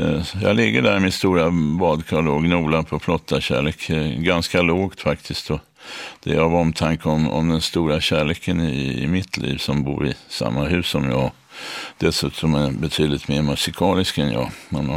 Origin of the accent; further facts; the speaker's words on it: Stockholm, Stockholm County, Sweden; jag är 7 år gammal och ägnar i stort sett hela min vakna tid till att bedriva omfattande privatspaningar i kvarteret på Gärdet nere vid Frihamnen i Stockholm där jag växte upp.